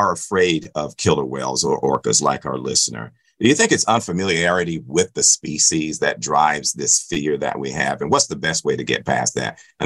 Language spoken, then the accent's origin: English; Orlando, Florida, United States; I grew up in Orlando